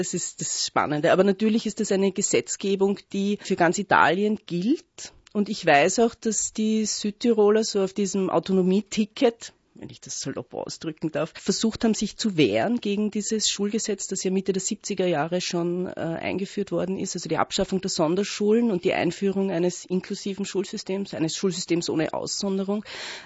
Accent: Vienna, Austria; moved away; Ich lebe ja jetzt seit 12 Jahren, bin ursprünglich aus Wien, aber lebe seit 12 Jahren in Tirol

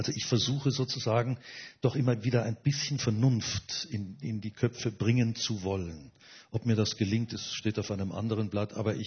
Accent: Dresden, Saxony, Germany; born there; Schauen Sie, ich bin in Dresden geboren, im Jahre 1938.

